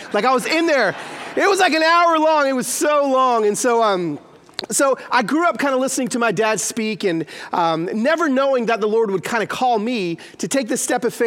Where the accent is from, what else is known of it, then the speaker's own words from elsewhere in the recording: East Los Angeles, California, United States; now in Nashville, United States; Here, yes, I live in Nashville, Tennessee, but I'm from East Los Angeles, East LA, Pico Rivera